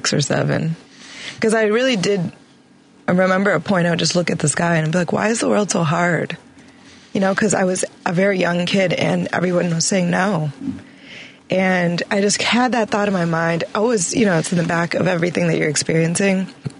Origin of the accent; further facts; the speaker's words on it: Oak Park, Illinois, United States; I grew up in Oak Park, right outside of the city, and I grew up as an artist.